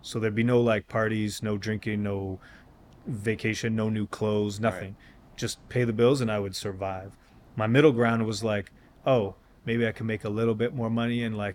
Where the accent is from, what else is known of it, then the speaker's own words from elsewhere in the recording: London, Ontario, Canada; And I was this kid from London, Ontario that grew up in loving the culture, being a part of the culture, but now I'm like part of the Institute.